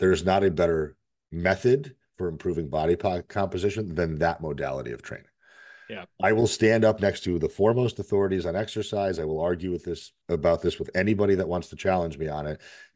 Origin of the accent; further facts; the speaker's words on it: Connecticut, United States; No, I grew up in Connecticut, so I was in the cold too.